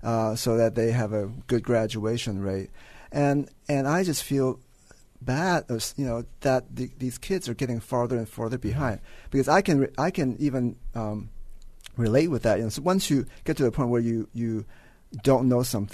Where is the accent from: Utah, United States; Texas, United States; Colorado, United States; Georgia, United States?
Texas, United States; I grew up in Texas and going to a public school